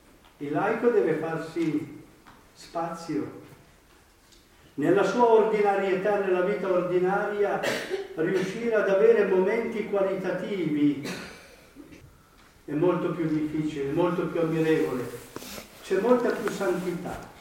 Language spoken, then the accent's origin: Italian; Boves, Piedmont, Italy; tra l'altro io sono di Boves, ma ho visto che di miei concittadini ce n'erano almeno 3 o 4